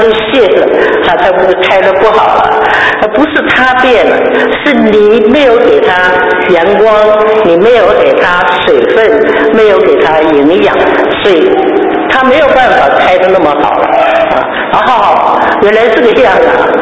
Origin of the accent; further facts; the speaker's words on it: China; 我们中国人讲江山易改，本性难移